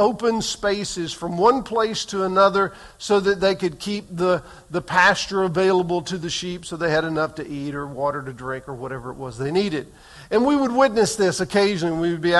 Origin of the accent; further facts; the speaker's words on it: Texas, United States; I grew up in East Texas, and that was cattle country.